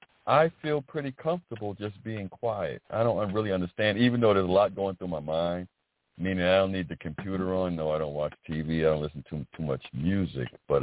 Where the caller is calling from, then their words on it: South Carolina, United States; I'm calling from the Carolinas, South Carolina.